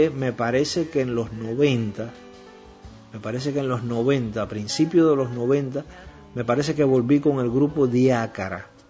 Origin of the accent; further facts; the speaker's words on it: Cuba; Pero no, en mi país, en Cuba, siempre fuimos más beisboleros.